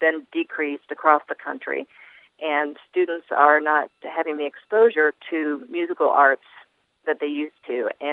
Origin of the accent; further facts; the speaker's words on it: North Carolina, United States; I grew up in North Carolina, and we thought, well, you know, let's see if we might take some chamber music to North Carolina.